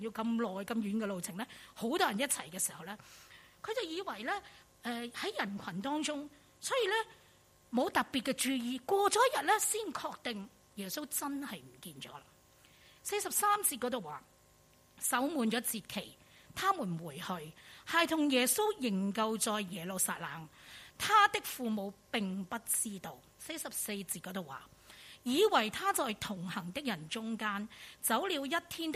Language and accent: Cantonese; China; 逾越节对于以色列人来讲，就好像今天我们中国人我们过年那么重要的